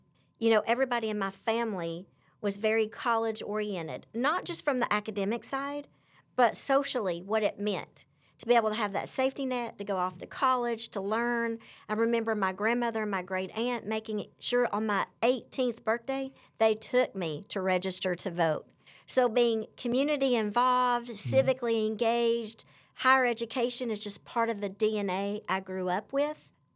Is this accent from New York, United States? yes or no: no; Kingsport, Tennessee, United States; born there; I was born in Kingsport, Tennessee.